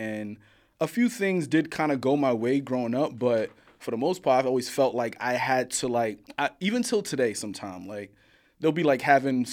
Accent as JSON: {"language": "English", "town": "Brooklyn", "region": "New York", "country": "United States", "tie": "born or raised there", "said": "I grew up in Coney Island, Brooklyn, Coney Island. That shit's the hood, my guy."}